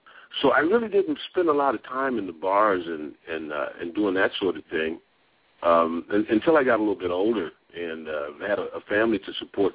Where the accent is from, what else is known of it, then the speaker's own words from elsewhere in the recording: Detroit, Michigan, United States; one of the advantages of growing up in Detroit is like a lot of the really, really good musicians that played for Motown were also teachers in high schools and elementary schools and stuff.